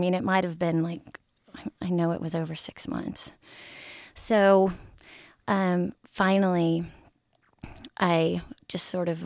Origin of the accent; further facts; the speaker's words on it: St. Louis, Missouri, United States; St. Louis was one that got it first. Being my hometown, they were so excited